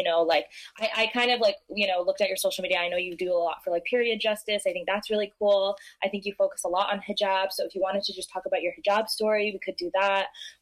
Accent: New York, United States; And yeah, I'm from the New York area.

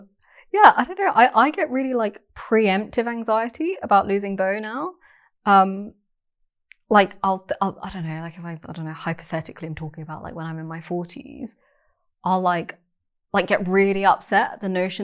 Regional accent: London, United Kingdom; I grew up in London, and London is my home.

